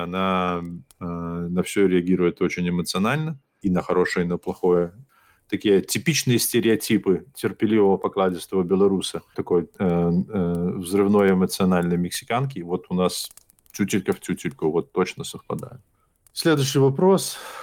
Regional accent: Hantsavichy, Brest Region, Belarus; Интересно, что я когда рос в Ганзовичах

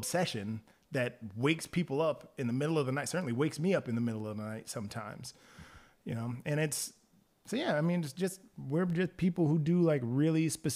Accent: the South, United States; You know, so for me, like I was raised in the South.

